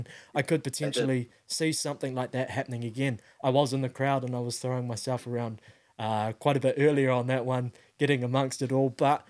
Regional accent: Auckland, New Zealand; I am from Auckland. I am from New Zealand

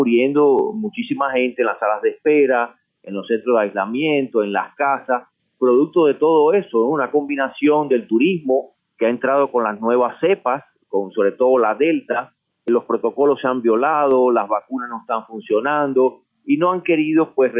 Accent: Cuba; A todos nos duele muchísimo lo que está pasando en nuestra isla.

